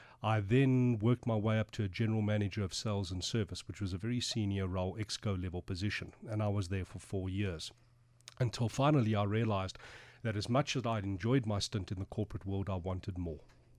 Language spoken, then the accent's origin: English; Springs, Gauteng, South Africa; Well, born and raised in Springs.